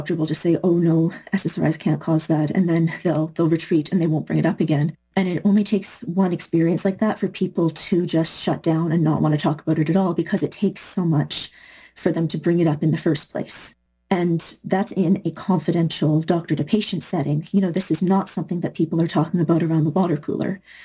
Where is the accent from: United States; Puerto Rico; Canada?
Canada; British Columbia; I'm from Vancouver Island